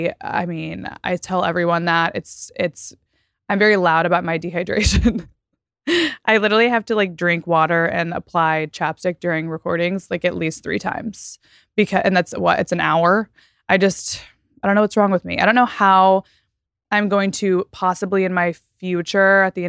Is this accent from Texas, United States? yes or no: yes; Texas, United States; also born or lived in Florida; now in Los Angeles, United States; I'm from Texas and Florida. So it kind of tracks that way. So California is very, very, very dry to me.